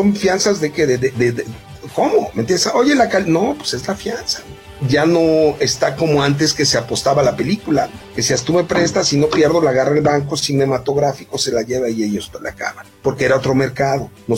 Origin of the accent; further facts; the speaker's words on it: Mexico; pues a nosotros como mexicanos, pues nos dan unas, te cobran 30 y 60.